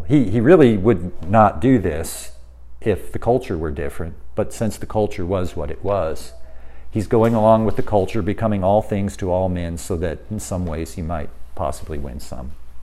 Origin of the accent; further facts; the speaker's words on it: United States; So I grew up in America. I'm an American.